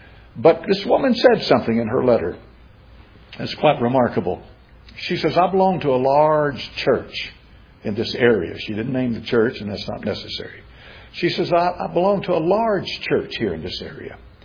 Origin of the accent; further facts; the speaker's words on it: Tennessee, United States; born there; I'm thankful I was born in East Tennessee.